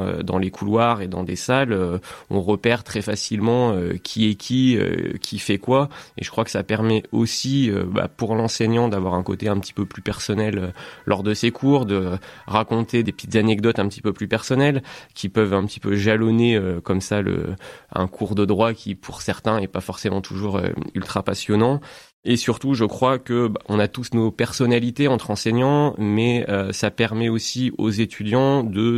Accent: Auvergne-Rhône-Alpes, France; j'ai grandi personnellement en Isère, du côté de Grenoble.

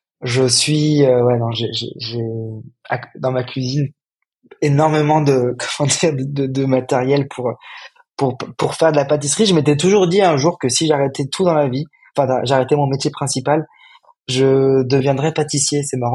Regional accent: Lyon, Auvergne-Rhône-Alpes, France; je suis lyonnais, je suis originaire de Lyon

